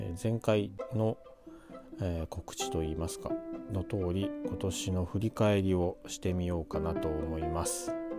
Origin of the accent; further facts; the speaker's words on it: Shizuoka, Japan; 去年で仕事を辞めて、で、地元の静岡に帰ってきて